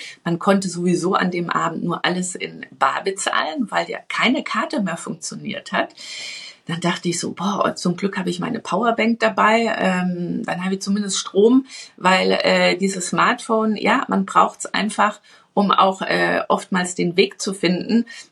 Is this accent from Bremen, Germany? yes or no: no; Bavaria, Germany; Also ich bin jetzt Katholikin, ich bin im Bayerischen Wald groß geworden mit dem Glauben. Ich praktiziere ihn für mich.